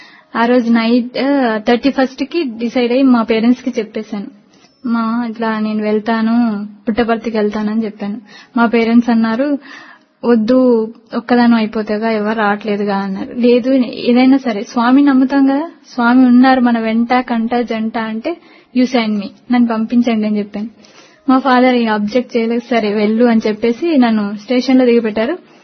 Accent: Gadwal, Telangana, India; మాది మహబూబ్నగర్ డిస్టిక్, అక్కడ గద్వాల్ అనే టౌన్.

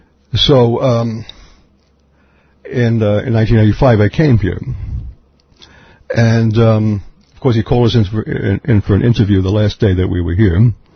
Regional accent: West Islip, New York, United States; now in India; You know, when I was growing up in West Islip on Long Island, I had no idea that my life would turn out like this.

